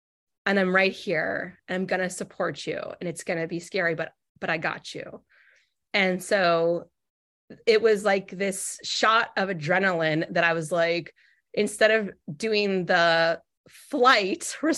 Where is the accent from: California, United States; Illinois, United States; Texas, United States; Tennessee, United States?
California, United States; So when I grew up in Northern California, from the age of 2 to 12. So my formative years, I suppose, were, you know, in California.